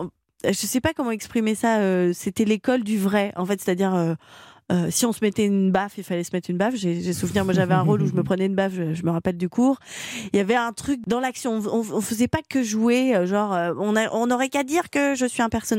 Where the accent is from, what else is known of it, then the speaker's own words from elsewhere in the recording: Lyon, Auvergne-Rhône-Alpes, France; moved away; moi, je suis partie de Lyon pour faire du théâtre.